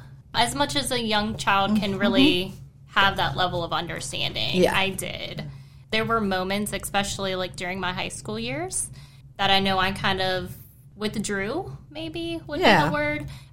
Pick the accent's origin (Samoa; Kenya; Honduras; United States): United States; Virginia; Okay, so I grew up locally here in the Shenandoah Valley.